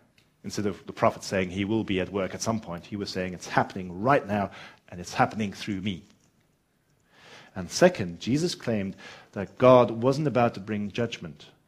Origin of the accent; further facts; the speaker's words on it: South Africa; considering we're from South Africa and barbecuing is essentially that's what we do.